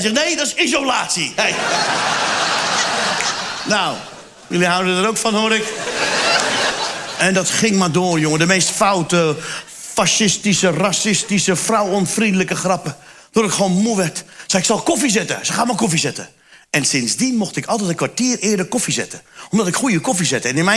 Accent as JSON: {"language": "Dutch", "country": "Turkey", "said": "Ik zeg, ik ben Turks."}